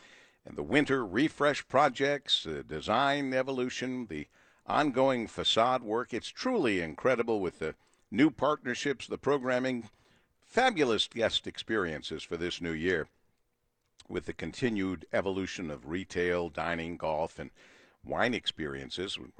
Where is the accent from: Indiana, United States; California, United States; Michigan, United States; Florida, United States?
Michigan, United States; Monroe; Well, I'm from Monroe, Michigan.